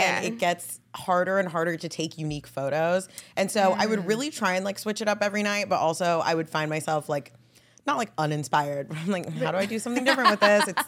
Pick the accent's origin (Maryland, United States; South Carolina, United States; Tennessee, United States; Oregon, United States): Oregon, United States; Corvallis; I didn't go to a lot of concerts growing up because I grew up in Corvallis, Oregon. So I was like 2 hours away from Portland.